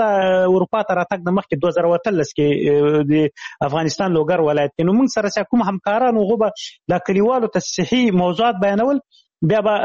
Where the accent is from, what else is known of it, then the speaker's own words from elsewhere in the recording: Khyber Pakhtunkhwa, Pakistan; ما ماشومتوب په شمشتو کې تیر کړی شمشتو مهاجرینو کمپوس هغه د هغه پخواني جهادي رهبرانو ندیو رهبر کمپ مشهور کمپ زه په هغه کې لوی سوی وم